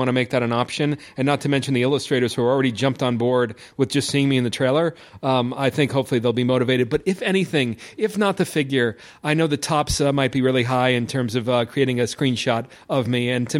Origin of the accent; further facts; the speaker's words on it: New York, United States; I'm from New York, so for us it's baseball.